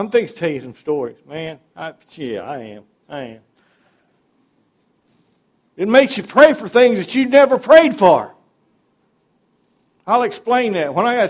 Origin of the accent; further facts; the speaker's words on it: Castor, Louisiana, United States; And I'm from Castor. You know, it's not much in Castor, except the general store. You can go in a general store in Castor, Louisiana.